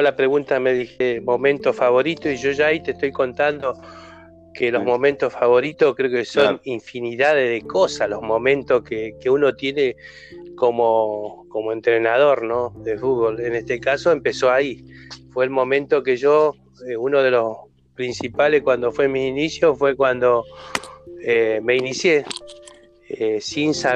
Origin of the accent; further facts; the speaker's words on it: Buenos Aires, Argentina; moved away as an adult; also born or lived in Chaco; now in Río Grande, Argentina; Yo soy oriundo de la provincia del Chaco, me crié en Buenos Aires y a los 23 años vine a vivir acá a Río Grande